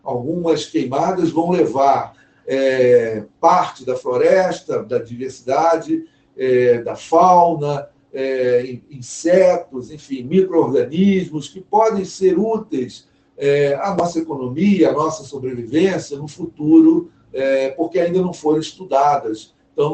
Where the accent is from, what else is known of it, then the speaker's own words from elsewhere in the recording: Brazil; a gente, como brasileiro, vai ter nesse momento